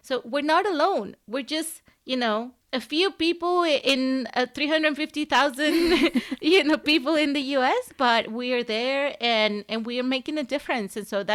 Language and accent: English; Venezuela; growing up in Venezuela, the best opportunity that I ever had is that I saw myself represented everywhere.